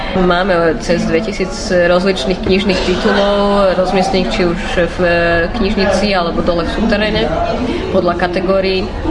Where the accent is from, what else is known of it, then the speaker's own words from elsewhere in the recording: Bratislava, Bratislava Region, Slovakia; Teda som rodená Bratislavčanka